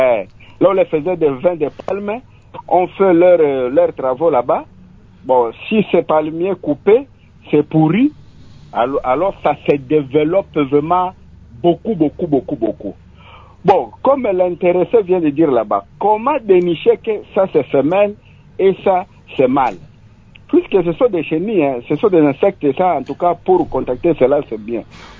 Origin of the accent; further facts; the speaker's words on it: Bandundu, Kwilu, DR Congo; moi je suis de Bandundouville.